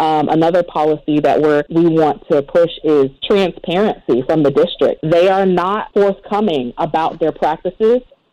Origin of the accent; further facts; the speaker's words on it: Georgia, United States; Well, I grew up in this area. I'm from Canada, Georgia. I grew up in Gwinnett County, and I was one of the very fortunate ones.